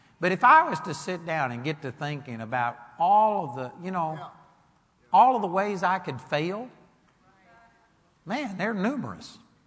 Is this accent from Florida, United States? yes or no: no; Arlington, Texas, United States; I grew up over here in Arlington, Texas